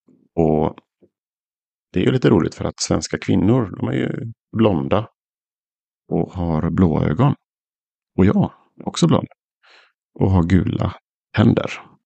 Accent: Sweden; jag kommer från Sverige och ni kanske inte visste det här

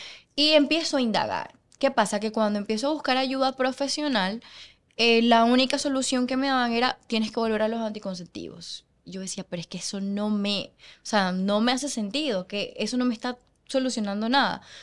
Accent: Venezuela; moved away; Y estando en mi país, bueno, la crisis, todo lo que ocurre en Venezuela

